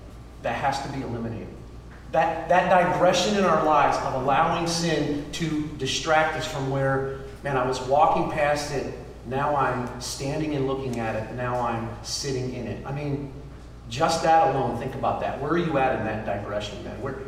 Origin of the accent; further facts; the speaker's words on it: Pennsylvania, United States; And so I grew up 40 minutes from Pittsburgh.